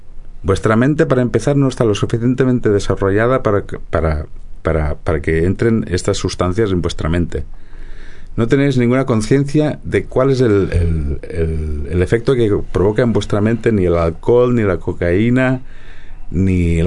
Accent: Spain; first language ca; Spanish is a second language; te lo traduciré a castellano y a mi lengua nativa, que es el catalán

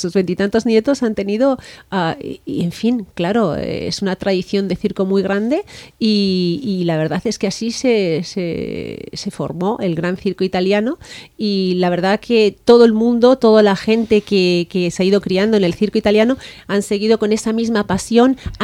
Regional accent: Guernica, Basque Country, Spain; somos las dos vascas, y estamos aquí

